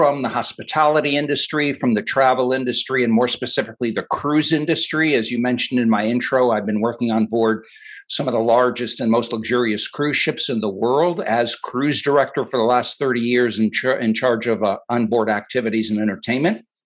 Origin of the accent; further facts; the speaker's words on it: Connecticut, United States; I grew up in Connecticut. I got my job from walking my dog in Connecticut.